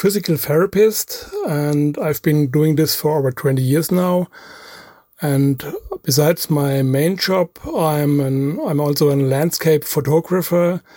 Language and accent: English; Bavaria, Germany; English is a second language; I'm from Bavaria, northern Bavaria, lower Franconia, but I prefer to say I'm from the Rhön. That's a low mountain range in the middle of Germany.